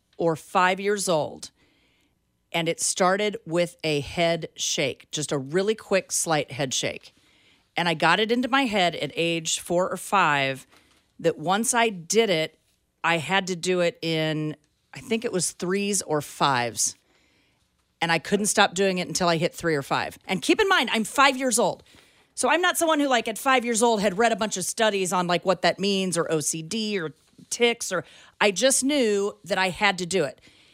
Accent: Topeka, Kansas, United States; I'm from Topeka. It's our zip code.

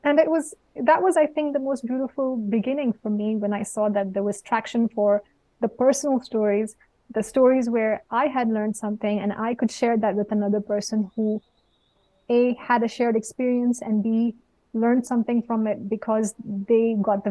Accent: Suriname; moved away as an adult; also born or lived in England; I grew up in South America. I'm of Indian heritage. I grew up in a small former Dutch colony called Suriname. And I spent 27 years there. And when I turned 28, I decided to go for a master's degree in England.

